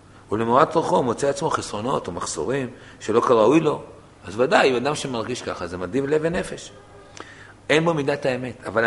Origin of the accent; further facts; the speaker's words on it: Tel Aviv, Tel Aviv District, Israel; גדלתי בתל אביב, באזור התחנה המרכזית בתל אביב. לא היה קל לחיות שם.